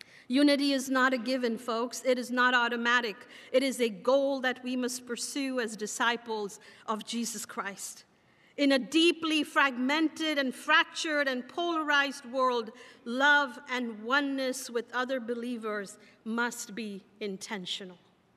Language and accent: English; Mumbai, Maharashtra, India; I am from India. I am a believer from Mumbai.